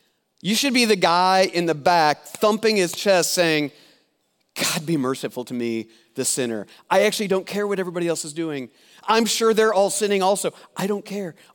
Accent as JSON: {"language": "English", "town": "Osage", "region": "Iowa", "country": "United States", "tie": "born or raised there", "said": "Like, I grew up in Osage, Iowa. You know what our mascot was? The Green Devils, right?"}